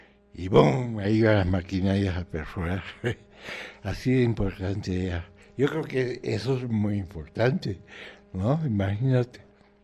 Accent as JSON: {"language": "Spanish", "region": "Tabasco", "country": "Mexico", "said": "mi mamá, que es tabasqueña, y se casaron. Y por lo tanto yo soy ruso tabasqueño, o tabasqueño ruso, mexicano"}